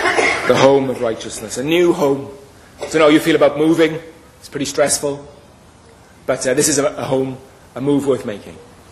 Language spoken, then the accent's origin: English; Wales, United Kingdom; born there; I'm not even English. I didn't even qualify to play for them. I was born in Wales, and my parents are Welsh. I haven't spent any time living in England